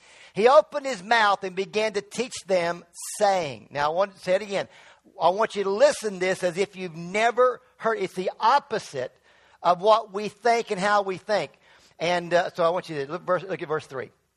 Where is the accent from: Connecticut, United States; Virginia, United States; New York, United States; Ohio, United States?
Virginia, United States; I've been to the mountain. I'm from Virginia. It's really a hill.